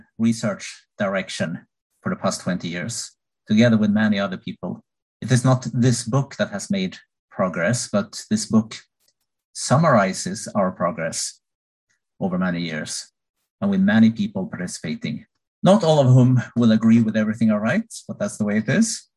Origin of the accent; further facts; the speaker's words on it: Sweden; English is a second language; I'm from Sweden, working at the University of Dalarna in central Sweden.